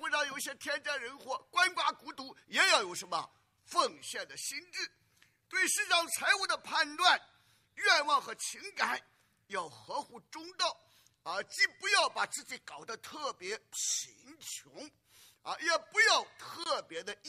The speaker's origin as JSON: {"language": "Chinese", "country": "United States", "said": "那我们美国人有的时候为什么工作上的压力这个债务上的压力特别高呢？"}